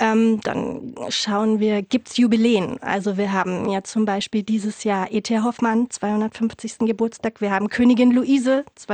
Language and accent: German; Brandenburg, Germany; Also ich komme ursprünglich aus dem Havelland